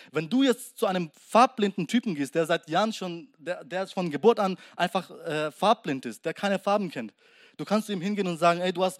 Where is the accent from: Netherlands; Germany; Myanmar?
Myanmar; ich komme aus Burma, Myanmar heißt das Land, und das ist ein Land in Asien, etwas südlicher von Thailand